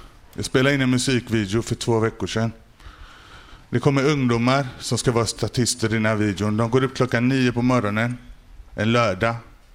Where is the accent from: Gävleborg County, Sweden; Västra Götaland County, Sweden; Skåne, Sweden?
Västra Götaland County, Sweden; Gothenburg; Trots att jag är svensk och jag kommer från Majorna. Så jag är inte liksom... jag är inte från förorten från början. Jag har ett svenskt namn, jag är svensk.